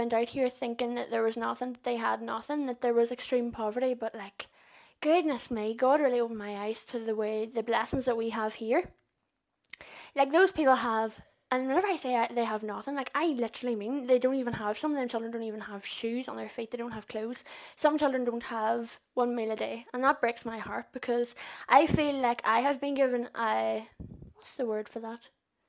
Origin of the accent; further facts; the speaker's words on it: Dromore, Northern Ireland, United Kingdom; I'm 20, and as John said, I'm from Dromore.